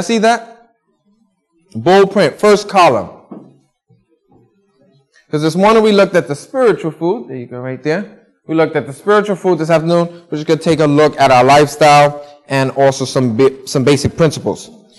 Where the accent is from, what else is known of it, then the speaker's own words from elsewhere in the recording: New York, United States; I learned something growing up in New York.